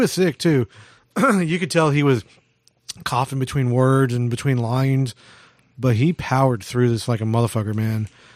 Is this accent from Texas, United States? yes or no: yes; Houston, Texas, United States; So we're from Houston. We do a podcast.